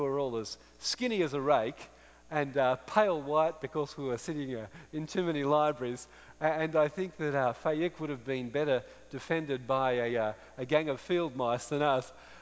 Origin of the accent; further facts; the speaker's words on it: Australia; I'm an Aussie, an Australian, and we have our cultural symbols in Australia.